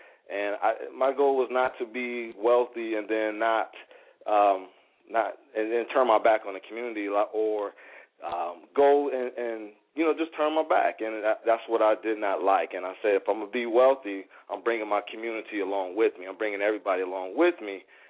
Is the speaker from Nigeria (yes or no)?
no; Rochester, New York, United States; I'm from Rochester, New York. I have 5 brothers and 2 sisters. So we grew up in a household with a lot of children.